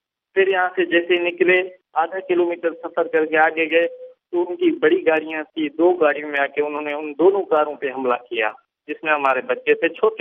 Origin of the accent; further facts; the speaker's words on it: Balochistan, Pakistan; now in Sindh, Pakistan; بلوچستان میں ایک اچھے گھرانے سے ہمارا تعلق تھا. … ہم عمرانی قبیلے سے تعلق رکھتے ہیں. تقریباً 2500 سے 3000 ایکڑ زمین ہے ہماری بلوچستان میں.